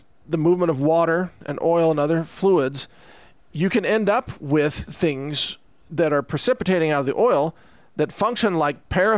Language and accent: English; Texas, United States; I certainly didn't, even though I'm a Texan. Doesn't make me, an oil drilling expert automatically, even though we have a lot of oil industry in Texas.